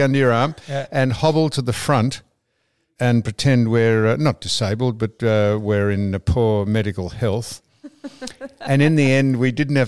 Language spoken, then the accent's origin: English; Australia; I said, but I'm from Australia. She said, I can tell.